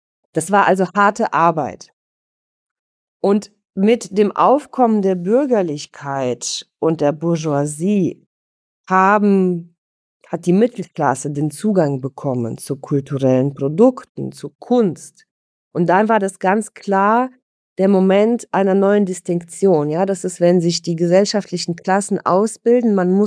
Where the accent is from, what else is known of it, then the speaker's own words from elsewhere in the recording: Saint Petersburg, Russia; German is a second language; moved away; Ich bin in St. Petersburg groß geworden. Also ich habe meine Kindheit in St. Petersburg verbracht und ich bin in eine Akademikerfamilie reingeboren